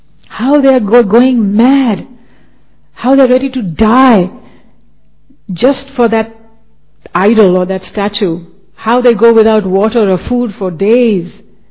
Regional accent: Japan; English is a second language; I'm from this religious background. Anybody? Because I come from Japan.

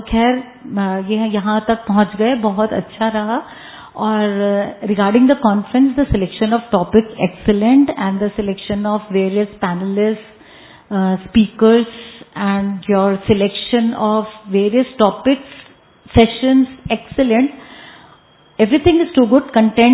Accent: Delhi, India; मैं दिल्ली से हूँ, द्वारका सेक्टर 7 से

